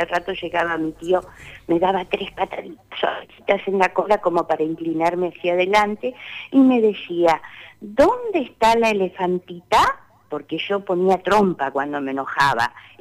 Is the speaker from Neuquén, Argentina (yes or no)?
yes; Zapala, Neuquén, Argentina; born there; now in Bahía Blanca, Argentina; yo nací en Zapala, así que mi lugar de origen es ese. Pero aquí estoy en Bahía Blanca con mi esposo